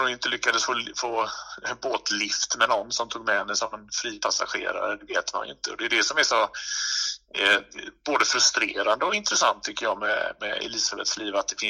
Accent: Gothenburg, Västra Götaland County, Sweden; born there; som göteborgare. Jag är ju född i Göteborg

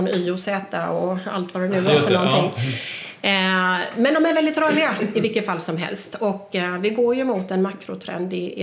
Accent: Jönköping, Jönköping County, Sweden; Ja, jag kommer ju från Jönköping.

